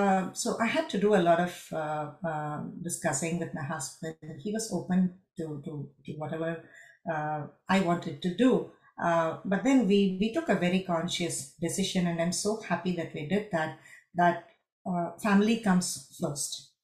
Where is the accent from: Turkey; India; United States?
India; Madurai, Tamil Nadu; first language Tamil; English is a second language; now in Chennai, India; because in Tamil Nadu, in growing up in Madurai, we were very comfortable talking in our mother tongue, Tamil, and moving to Chennai, and it was not very easy.